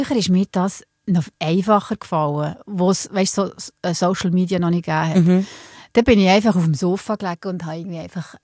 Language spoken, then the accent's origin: German; Solothurn, Switzerland; ich bin in Solothurn aufgewachsen